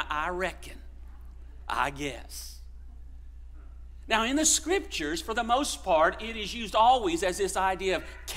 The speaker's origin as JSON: {"language": "English", "town": "Columbus", "region": "Ohio", "country": "United States", "said": "I've had several people ask me, \"Where are you from?\" And I say, \"Columbus, Ohio.\" And they say, \"No, you're not. I guess I don't know where I was brought up. But maybe I talk just a little bit differently than the folks that come from this area."}